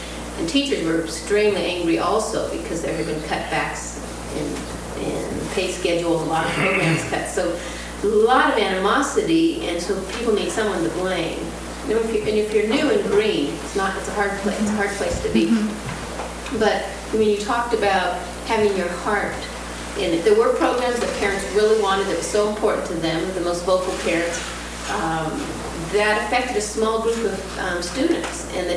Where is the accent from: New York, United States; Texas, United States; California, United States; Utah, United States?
California, United States; Partly because we're from California and the cutbacks in education have been so severe there.